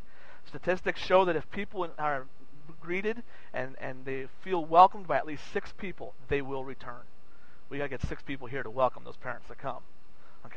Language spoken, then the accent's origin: English; Carroll, Iowa, United States; in my home church growing up in Carroll, Iowa, when I was 5 years old